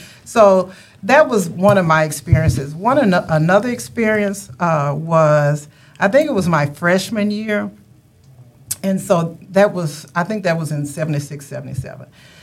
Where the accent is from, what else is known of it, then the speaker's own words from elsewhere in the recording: Oak Cliff, Texas, United States; I'm Oak Cliff, y'all. I just put it like that. I'm Oak Cliff. Growing up in Oak Cliff back in the day, it was just a big family.